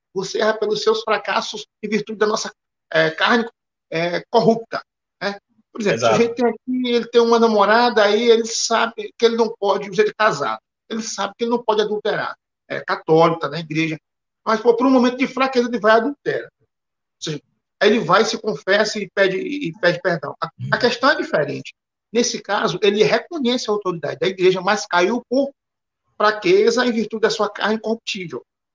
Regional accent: Maranhão, Brazil; nós que somos nordestinos, eu morei tanto no interior do Nordeste quanto na capital, então eu conheço bem o interior, São Brabo do Maranhão, meu pai era bancário de Banco da Amazônia, eu passei um bom tempo no interior antes de voltar para a capital.

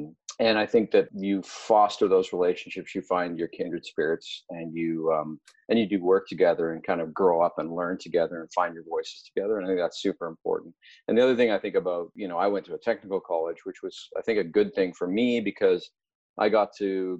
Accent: Calgary, Alberta, Canada; growing up in the Prairies and like I say, with a father that owned mechanic stores, I had a pretty strong work ethic and it was a hard go to create a career in Calgary.

